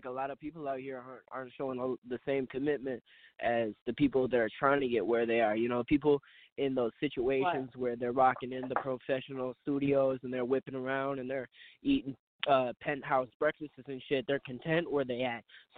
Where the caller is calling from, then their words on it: Pine City, Minnesota, United States; from Pine City, Minnesota.